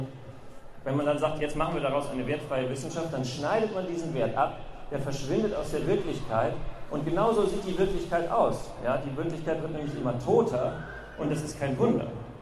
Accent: Berlin, Germany; In Deutschland, ich komme ja aus Berlin, gibt es eine Bannmeile.

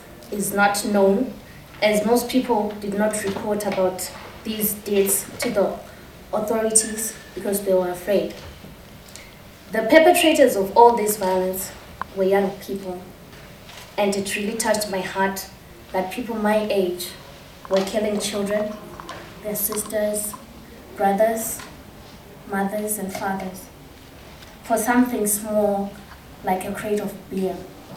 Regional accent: Zimbabwe; I'm 24 years old. In 2008, we had presidential elections in Zimbabwe

